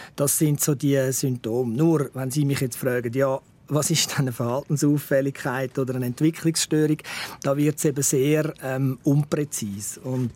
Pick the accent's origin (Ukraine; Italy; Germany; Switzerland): Switzerland